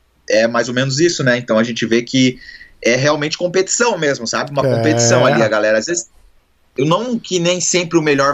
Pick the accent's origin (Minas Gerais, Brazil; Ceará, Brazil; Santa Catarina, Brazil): Santa Catarina, Brazil; Joinville; now in United States; Então, eu sou de Joinville e Santa Catarina, né?